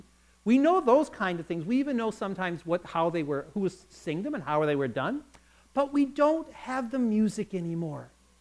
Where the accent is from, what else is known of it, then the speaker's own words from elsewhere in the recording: Minneapolis, Minnesota, United States; when I was a little boy, I grew up in Minneapolis, which back then is where the headquarters of the old American Lutheran Church was.